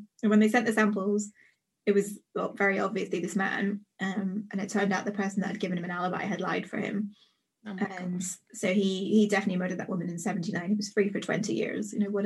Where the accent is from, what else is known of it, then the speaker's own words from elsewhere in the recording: Northern Ireland, United Kingdom; I grew up in Northern Ireland